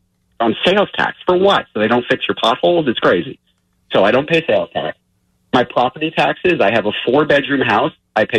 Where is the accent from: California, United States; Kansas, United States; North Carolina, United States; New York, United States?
New York, United States; Centereach; moved away as an adult; now in Delaware; But I am originally from Center Reach, Long Island.